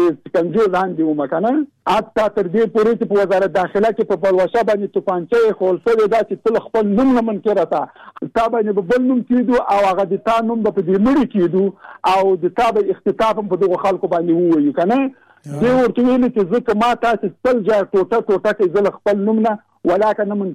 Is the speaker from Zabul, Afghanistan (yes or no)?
no; Jalalabad, Nangarhar, Afghanistan; د جلال آباد